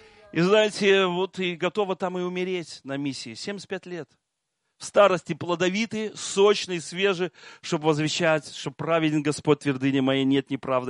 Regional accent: Belarus; я белорус

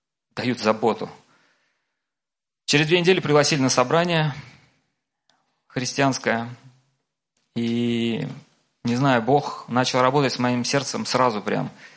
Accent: Moscow, Russia; Я из Москвы, приехал в гости. У нас церковь в Москве называется Часовня на Голгофе.

